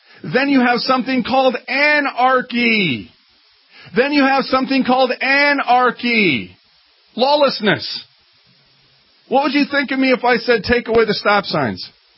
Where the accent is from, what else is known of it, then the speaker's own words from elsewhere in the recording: Minneapolis, Minnesota, United States; A little side note, because we're from Minneapolis, that actually came from Matt Groening.